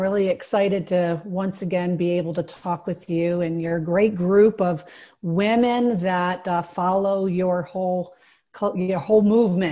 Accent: Williamsport, Pennsylvania, United States; And I'm actually from Williamsport, so I'm from up in that coal region.

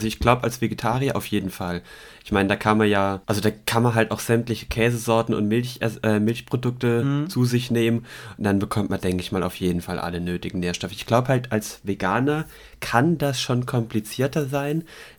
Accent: Swabia, Germany; Ich bin Schwabe und geizig.

